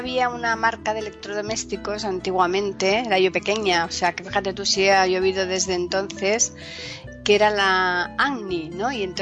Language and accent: Spanish; Alcalá de Guadaíra, Andalusia, Spain; moved away; yo hace muchos años que ya me marché de allí, entonces conozco mi pueblo, Alcalá de Guadaira, pero no te creas que conozco mucho más